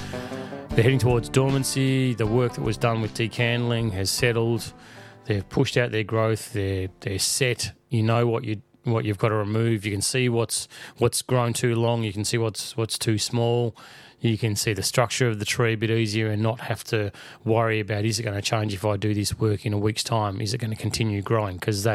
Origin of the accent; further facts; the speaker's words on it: Melbourne, Victoria, Australia; In the Southern Hemisphere, where I'm from, in Melbourne, Australia